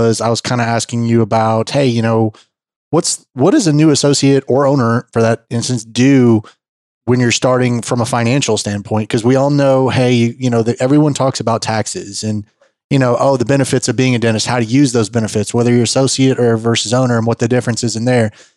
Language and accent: English; Tennessee, United States; I graduated from UT in Memphis. I'm from Middle Tennessee.